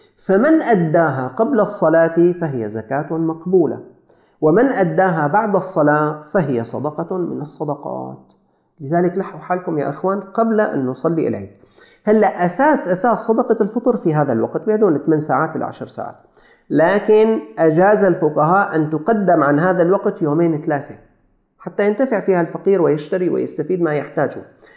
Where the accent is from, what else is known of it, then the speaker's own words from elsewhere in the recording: Syria; لكن أقل شيء تكون 1500 عندنا في سوريا.